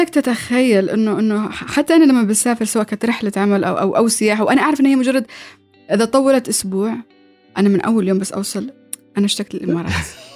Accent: Abu Dhabi, United Arab Emirates; إماراتية وبكل فخر، وأنا أعتبر هي بلد الأول الإمارات.

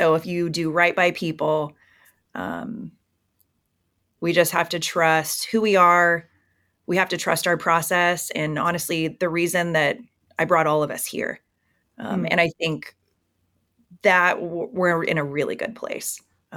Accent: Indiana, United States; And I'm from Indiana, right? So Purdue, Ball State, that was home.

